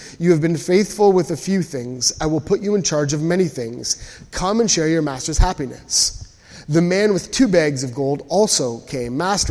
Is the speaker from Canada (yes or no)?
yes; Canada; because I'm Canadian